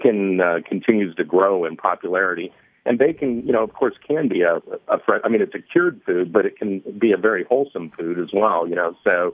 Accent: Pacific Northwest, United States; I grew up in the Pacific Northwest. There's a dish there called a Hangtown Fry

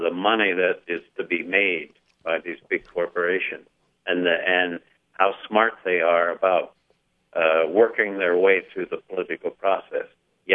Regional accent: Arizona, United States; a lot of the operations moved out of there and came to my home state of Arizona, where regulation was almost non-existent.

